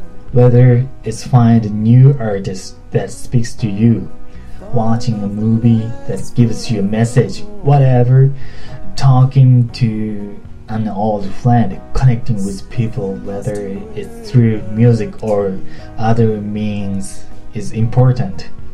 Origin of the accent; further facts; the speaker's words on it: Japan; Growing up in Japan, I wasn't used to being around such an international crowd